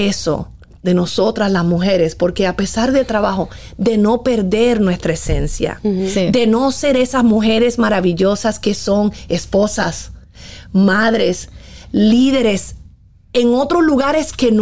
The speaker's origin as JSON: {"language": "Spanish", "country": "Puerto Rico", "tie": "born there", "said": "Nací en Puerto Rico."}